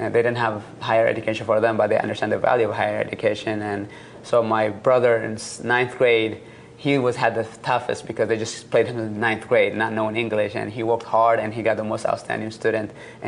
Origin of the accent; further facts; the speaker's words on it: Eritrea; when you look back to your upbringing, Eritrea, where I was born in Eritrea, people don't have electricity, don't have lights.